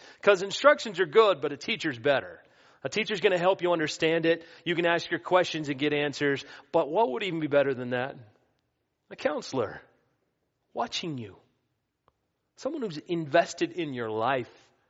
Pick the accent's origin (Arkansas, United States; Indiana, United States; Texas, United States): Texas, United States; I'm from the Dallas area, right?